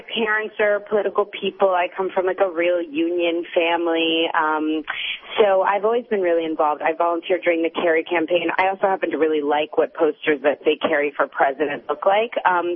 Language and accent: English; United States; I participate because I'm an American.